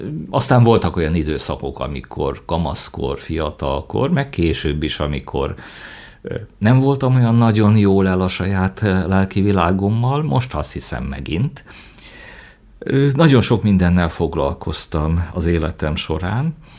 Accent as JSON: {"language": "Hungarian", "town": "Debrecen", "region": "Hajdú-Bihar", "country": "Hungary", "tie": "born or raised there", "said": "Ahogyan mondtad, én itt Debrecenben nőttem fel."}